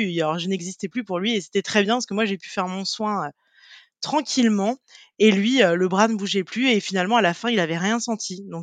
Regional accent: Angers, Pays de la Loire, France; now in Nantes, France; j'ai 32 ans, je suis originaire d'Angers et j'habite à Nantes depuis quelques années maintenant.

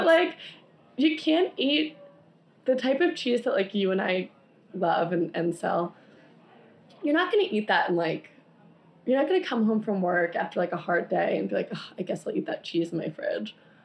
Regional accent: Long Island, New York, United States; I'm a tri-state girl. I'm from Long Island.

